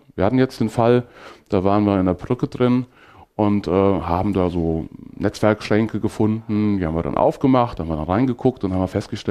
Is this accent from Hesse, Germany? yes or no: yes; Haiger, Hesse, Germany; Ich bin jetzt 42 plus 1. Ich komme aus Haiger, sagt keinem was, ist in Mittelhessen.